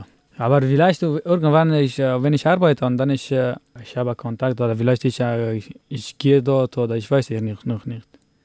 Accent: Afghanistan; German is a second language; now in Germany; Ich komme aus Afghanistan.

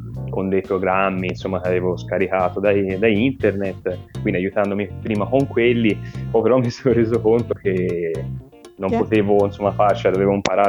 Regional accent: Tuscany, Italy; Io sì, sono toscano.

